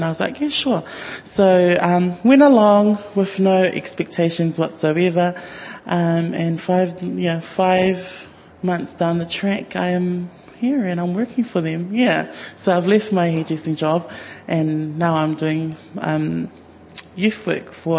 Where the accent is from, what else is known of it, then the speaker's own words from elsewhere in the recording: Gisborne, New Zealand; growing up in Gisborne, there was no options for our takatāpu rangatahi